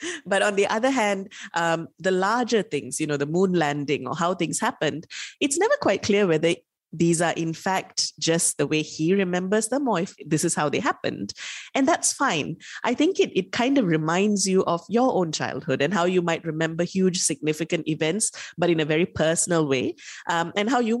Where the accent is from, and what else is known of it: Malaysia; born or raised there